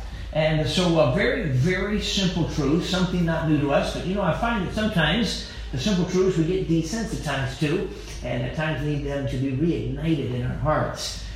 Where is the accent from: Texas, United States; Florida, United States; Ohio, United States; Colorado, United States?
Colorado, United States; Durango; born there; I was born in Durango, Colorado, so your family roots, and I've known your dad all my life.